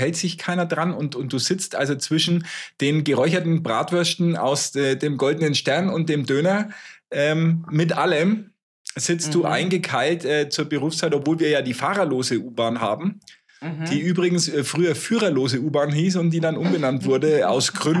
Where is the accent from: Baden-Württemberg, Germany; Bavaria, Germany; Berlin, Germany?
Bavaria, Germany; Nuremberg; Wo ich als Nürnberger sage, Hammerschau heißt bei uns Bahnhof.